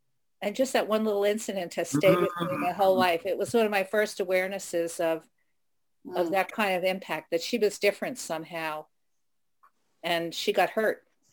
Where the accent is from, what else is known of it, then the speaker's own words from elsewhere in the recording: New York City, New York, United States; I grew up in New York City in Manhattan, very Irish Catholic area.